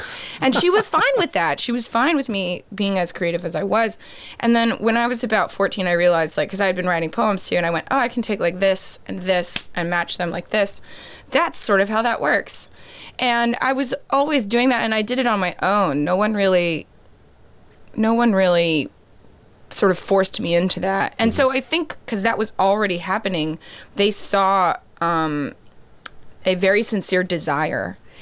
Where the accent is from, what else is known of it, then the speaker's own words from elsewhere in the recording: Jackson, Tennessee, United States; it seems, that Jackson, Tennessee might have good sushi. There's like a baller sushi restaurant in my hometown.